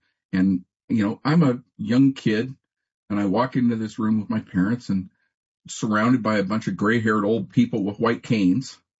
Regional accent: Denver, Colorado, United States; I was born and raised here in Denver

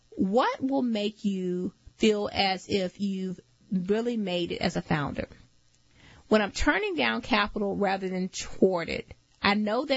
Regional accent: Texas, United States; I'm Texan and she's German.

